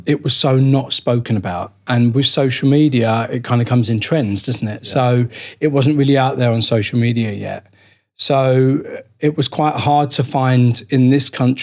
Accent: East of England, United Kingdom; It's nice to come back home a little bit. I'm from Essex

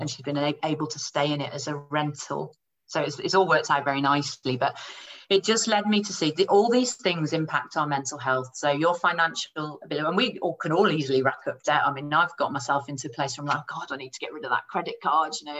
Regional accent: United Kingdom; because we all try and keep our stiff upper lip, being British

